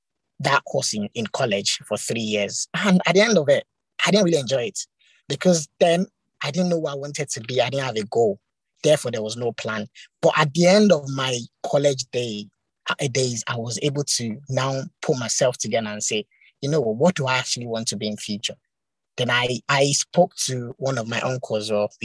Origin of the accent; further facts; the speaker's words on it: Nigeria; sorry, I'm a Nigerian and African